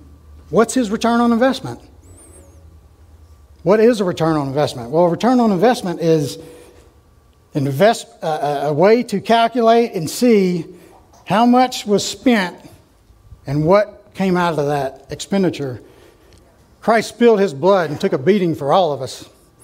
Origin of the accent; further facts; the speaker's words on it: Louisiana, United States; I'm from Louisiana. I don't read that fast, Cassie.